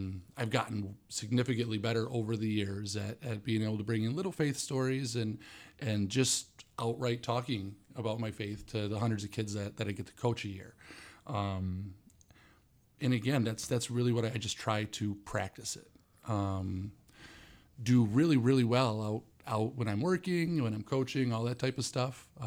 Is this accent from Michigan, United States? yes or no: yes; Michigan, United States; we're talking about a community I grew up in the Thumb. I mean, we only have 400, 500 people in the whole high school.